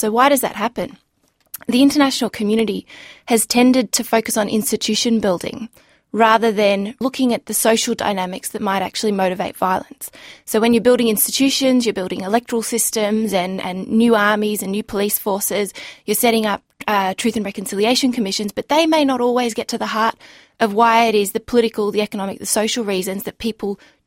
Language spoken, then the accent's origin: English; Khyber Pakhtunkhwa, Pakistan; when I was a teenager, my parents moved us all to Pakistan. And so we grew up living in the Afghan refugee communities in the Northwest Frontier Province at the time.